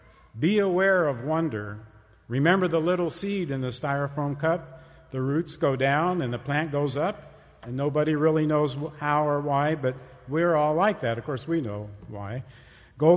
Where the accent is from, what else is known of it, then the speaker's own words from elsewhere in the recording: Texas, United States; also born or lived in California; I actually grew up in Texas. I am a Texan, but from a personal perspective, I feel I have some ties to California